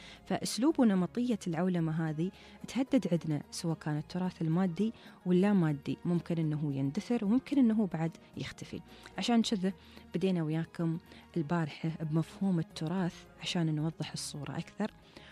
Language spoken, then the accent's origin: Arabic; United Arab Emirates; accent: Emirati; لهجتنا الإماراتية المحلية الأصيلة